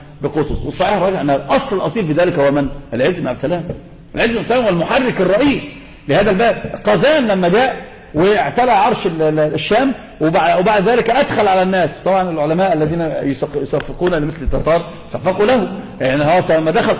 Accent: Egypt; الله هذا منتشر عندنا في مصر يا شيخ

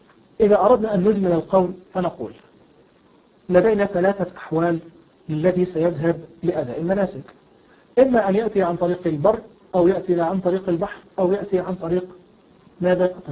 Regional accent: Egypt; يعني خاصة عندنا في مصر رحلات الحج أو العمرة تحديدا يذهبون فيها أولا إلى المدينة

